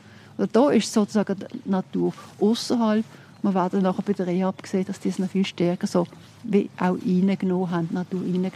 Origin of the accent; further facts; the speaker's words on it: Switzerland; wir gehen als Schweizer auch in Bergen zum Beispiel